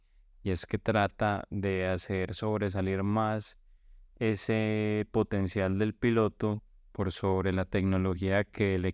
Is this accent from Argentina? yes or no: no; Colombia; Incluso nosotros como colombianos lo vivimos